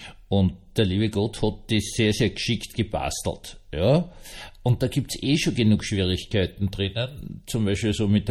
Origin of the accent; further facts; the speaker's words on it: Bischofshofen, Salzburg, Austria; in meiner alten Heimat habe ich geschaut, Schneehöhe in Bischofshofen